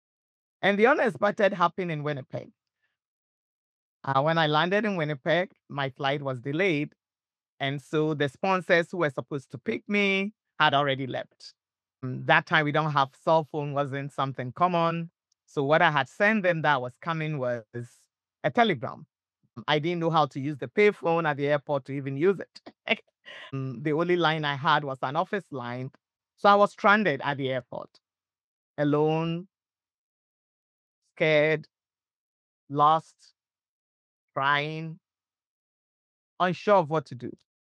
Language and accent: English; Ghana; I grew up in Ghana, in West Africa.